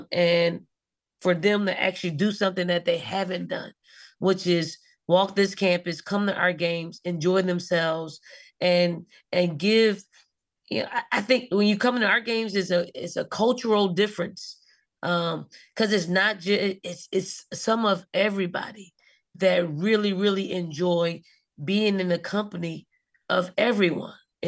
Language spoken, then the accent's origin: English; Philadelphia, Pennsylvania, United States; I'm from Philly. You know, you don't really give too many people eye contact.